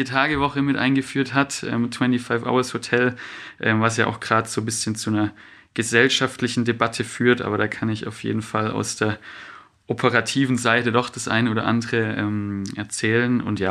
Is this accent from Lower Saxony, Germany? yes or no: no; Stuttgart, Baden-Württemberg, Germany; Ich komme auch selber aus Stuttgart, 1990 da geboren, also jetzt 33 Jahre alt.